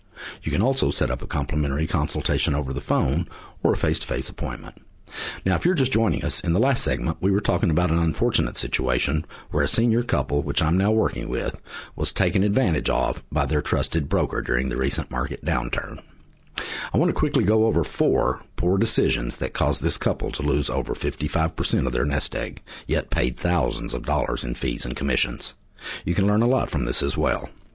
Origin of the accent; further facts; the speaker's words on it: Texas, United States; I am the Smart Money Retirement Specialist, born and raised in Texas, and working with clients right here in the Dallas-Fort Worth Metroplex and all over the rest of this big old Lone Star State.